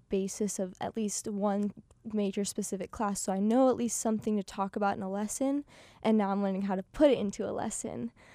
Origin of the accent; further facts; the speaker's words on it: Idaho, United States; So I'm from North Idaho, so I'm a ways away.